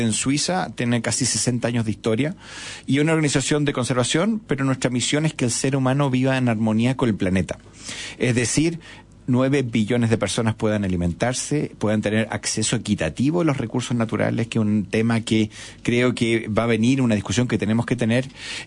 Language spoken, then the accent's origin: Spanish; Chile; vamos a plantar de aquí al 2050 como chilenos